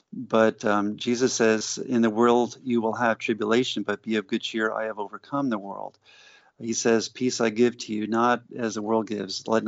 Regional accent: New Jersey, United States; also born or lived in Georgia; I was raised in New Jersey and Georgia.

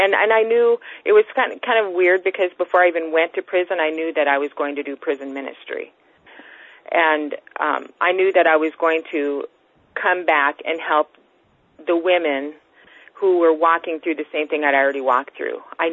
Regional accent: Minnesota, United States; I'm really hard-headed. I'm from Minnesota. I have to be.

